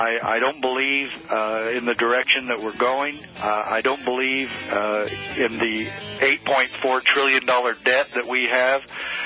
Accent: Safford, Arizona, United States; Yeah, this is my hometown. I'm looking out at the beautiful Mount Graham, even as we speak, from my office at Johnson Motors in beautiful downtown Safford, Arizona.

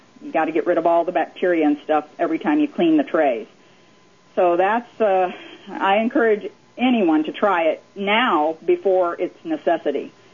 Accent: Texas, United States; The way I fix them is, being a Texan, I put about a cupful of the different mixed sprouts in a bowl

